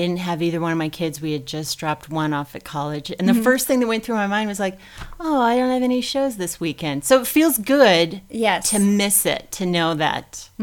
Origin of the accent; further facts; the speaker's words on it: Durango, Colorado, United States; I grew up in Durango and then went to CSU up in Fort Collins.